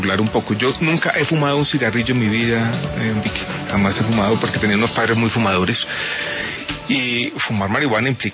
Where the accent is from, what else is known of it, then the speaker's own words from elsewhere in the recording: Santiago, Santiago Metropolitan, Chile; born there; Yo nací en Santiago de Chile, pero fue una casualidad. Mi papá estaba estudiando en Santiago de Chile con una beca de la Organización de Estados Americanos en su momento, finales de los años 60. Estudió allí, yo nací.